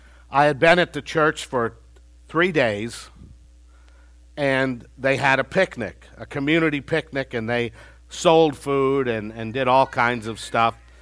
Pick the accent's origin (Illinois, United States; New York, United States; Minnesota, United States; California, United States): Minnesota, United States; I grew up in Minnesota. Our youth groups were a lot alike.